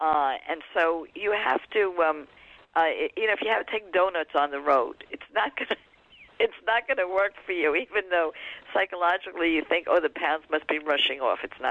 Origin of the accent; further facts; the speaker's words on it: Brooklyn, New York, United States; I said, "Well, no, I'm from Brooklyn. In Brooklyn, you're a fishitarian."